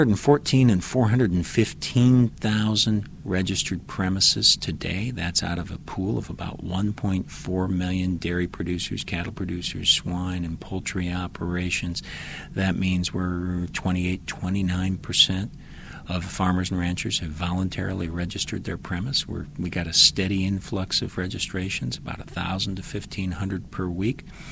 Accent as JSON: {"language": "English", "region": "South Dakota", "country": "United States", "said": "the acceptance rates are different in my home state of South Dakota than they are in Utah"}